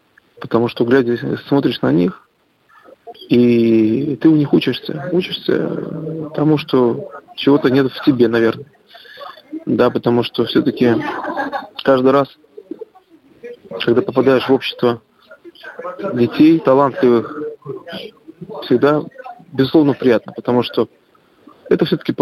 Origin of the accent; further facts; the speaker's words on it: Belarus; мы, белорусы и русские, мы единый народ.